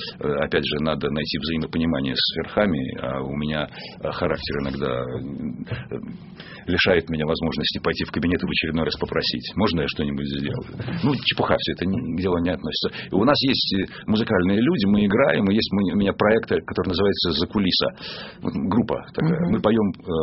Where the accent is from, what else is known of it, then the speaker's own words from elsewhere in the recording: Belarus; Я из Белоруссии сам. Мама моя говорила с акцентом белорусским.